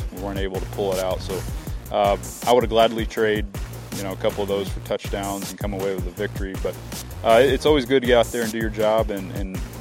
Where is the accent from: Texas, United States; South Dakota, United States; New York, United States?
Texas, United States; Dallas; I'm from Dallas, still have a lot of friends there.